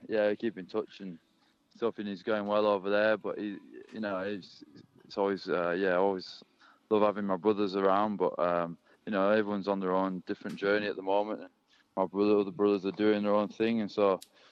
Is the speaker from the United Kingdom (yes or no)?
yes; Huddersfield, Yorkshire and the Humber, United Kingdom; Huddersfield, like, obviously, offered me a good term. And, it was sort of appealing to go back to my hometown club and go to where I sort of grew up and take my family back there.